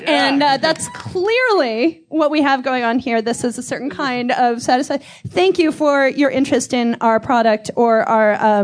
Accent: Minneapolis, Minnesota, United States; I grew up in Minneapolis. This is where … of course, is from.

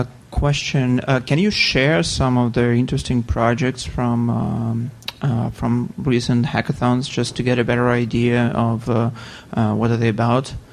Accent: New York, United States; I'm from New York.

